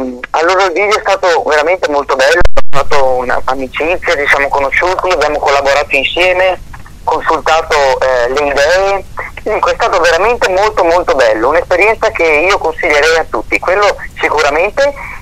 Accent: Veneto, Italy; una piccola città che è frazione del mio paese, e da lì è cominciato tutto in salita.

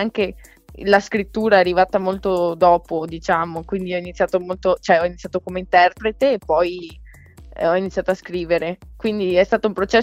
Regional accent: Veneto, Italy; Certo, io sono veneta, poi.

